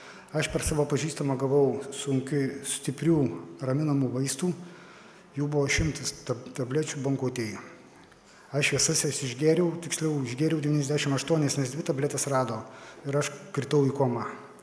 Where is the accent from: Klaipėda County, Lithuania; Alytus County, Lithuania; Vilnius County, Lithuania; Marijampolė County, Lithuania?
Alytus County, Lithuania; Alytus; aš esu iš Alytaus. Šiuo metu aš esu reabilitacijos centre. Man 46 metai.